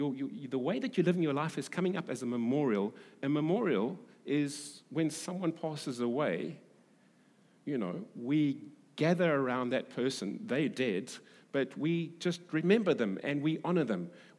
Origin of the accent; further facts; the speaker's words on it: Durban, KwaZulu-Natal, South Africa; And I'm English. I grew up in Durban.